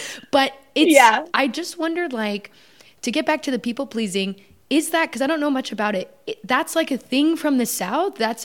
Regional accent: Canada; obviously I'm from Canada

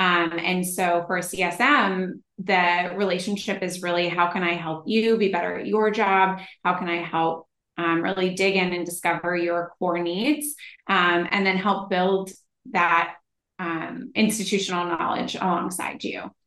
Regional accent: California, United States; and I'm from the Bay Area. I grew up here. I've been here a long time on and off.

